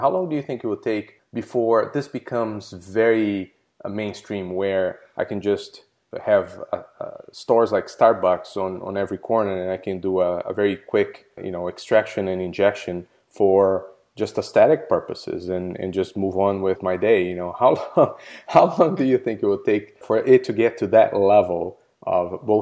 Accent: Brazil; Well, I'm from Brazil, so I know what you're talking about.

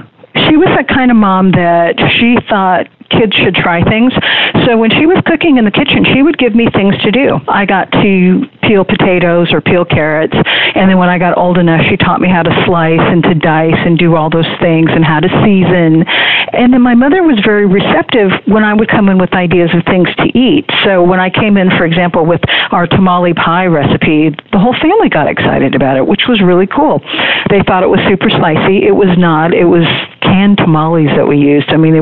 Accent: Los Angeles, California, United States; also born or lived in Detroit; I was born in Detroit. My parents are immigrants from England. And my dad decided to buy a business in California, so we moved to Los Angeles.

